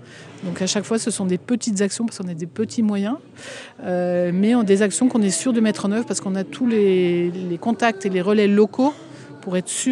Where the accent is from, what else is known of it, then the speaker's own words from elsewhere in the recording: Saint-Gervais, Auvergne-Rhône-Alpes, France; parce que je suis originaire de Saint-Gervais.